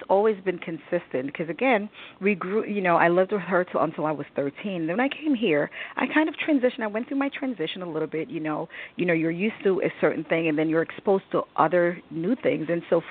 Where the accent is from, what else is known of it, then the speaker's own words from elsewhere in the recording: Jamaica; So I enjoyed growing up in Jamaica.